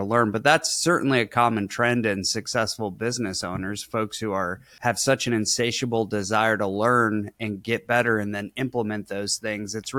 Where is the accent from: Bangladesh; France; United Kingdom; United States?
United States; Michigan; now in Florida, United States; I'm a Michigan guy I hail from Michigan, but you know, I'm a Florida person now.